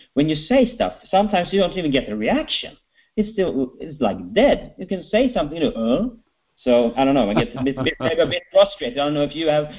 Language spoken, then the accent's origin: English; Sweden; I'm from Sweden, as my name also says.